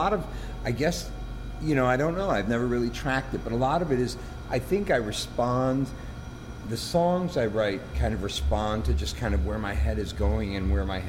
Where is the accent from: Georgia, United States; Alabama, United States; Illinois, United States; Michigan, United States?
Illinois, United States; Chicago; I was raised in Chicago.